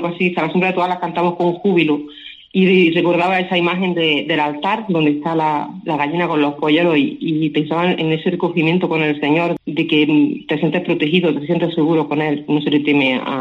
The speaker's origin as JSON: {"language": "Spanish", "town": "Granada", "region": "Andalusia", "country": "Spain", "said": "Pues somos de distintos lugares, de Granada, de distintos pueblos, de distintas parroquias."}